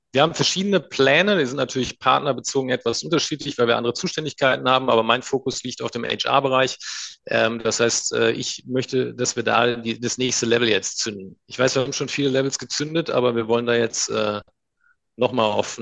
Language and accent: German; North Rhine-Westphalia, Germany; now in Munich, Germany; Ich komme ja eigentlich auch nicht aus München. Ich komme ja eigentlich aus dem Sauerland, wo man zum Lachen in den Keller geht.